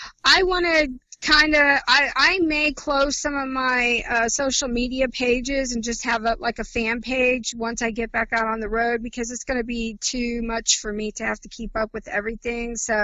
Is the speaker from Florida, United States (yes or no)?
yes; Tampa, Florida, United States; because I grew up in Tampa